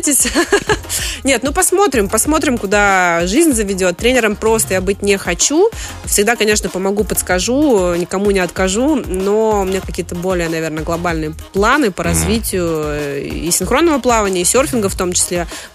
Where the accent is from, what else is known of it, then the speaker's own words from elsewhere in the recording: Urals, Russia; так как я сама с Урала